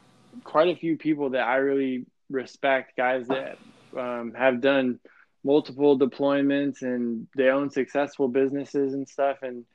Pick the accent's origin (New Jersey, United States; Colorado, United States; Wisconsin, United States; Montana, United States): Colorado, United States; Denver; if you go drive down, like in Denver, I'm from Denver, and like entire downtown Denver has gotten destroyed by this, dude.